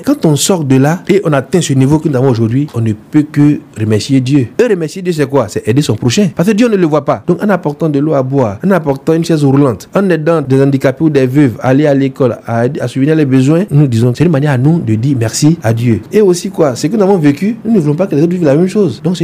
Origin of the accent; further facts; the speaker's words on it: Vallée du Bandama, Côte d’Ivoire; nous sommes en train de mettre le cap sur Boaké et précisément sur Guébonois, qui est notre base. Quand je dis base, je veux dire que ma ville natale.